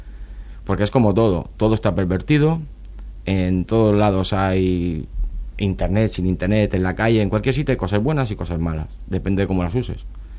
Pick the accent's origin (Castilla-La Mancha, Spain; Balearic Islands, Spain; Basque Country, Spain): Balearic Islands, Spain; Palma; soy de Palma, soy un chico normal